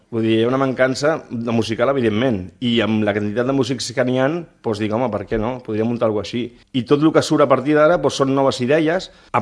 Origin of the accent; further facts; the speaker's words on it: Barcelona, Catalonia, Spain; Jo soc graciant. Jo soc de Gràcia.